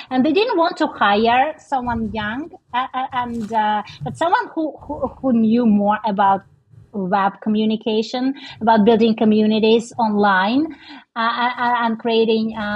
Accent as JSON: {"language": "English", "country": "Russia", "tie": "born there", "second_language": "English", "said": "And because I was born in Russia, that was my second return to this country."}